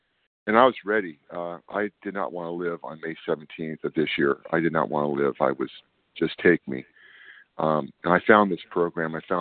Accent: California, United States; I'm from Northern California.

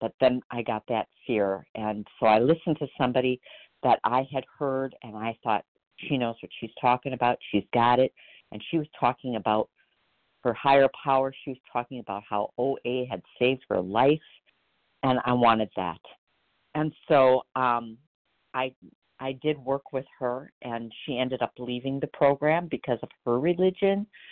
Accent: Wisconsin, United States; I'm from Wisconsin, by the way.

